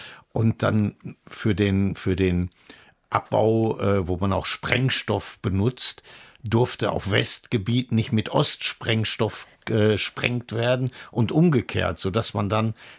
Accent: North Rhine-Westphalia, Germany; Ich bin ja sogar Westfale.

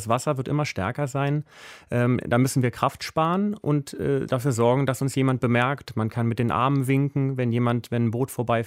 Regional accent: Germany; Wir haben Nichtschwimmerprobleme bei uns in Deutschland.

